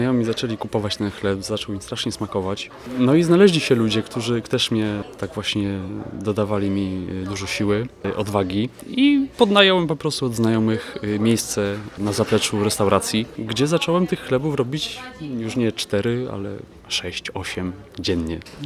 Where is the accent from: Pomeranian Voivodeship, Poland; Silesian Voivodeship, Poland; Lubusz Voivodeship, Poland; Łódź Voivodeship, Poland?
Silesian Voivodeship, Poland; Wychowałem się na Śląsku i tam też pamiętam właśnie te piekarnie